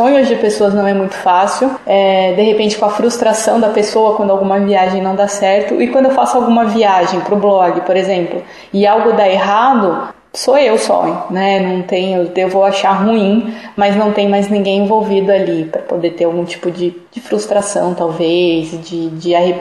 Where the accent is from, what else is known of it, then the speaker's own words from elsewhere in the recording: São Paulo, Brazil; born there; also born or lived in Poços de Caldas; Eu nasci em São Paulo, morei 10 anos em Minas e depois retornei a São Paulo.